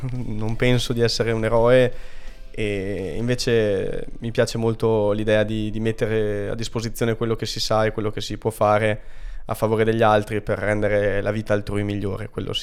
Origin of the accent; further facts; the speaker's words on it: Mezzocorona, Trentino-Alto Adige, Italy; io sono nato in Trentino, a Mezzocorona, che è un piccolo paese a nord di Trento. Ho avuto un'infanzia normalissima, scuole medie, superiori, ho fatto la ragioneria qui a Trento. Poi durante gli anni dell'università mi sono spostato invece a Milano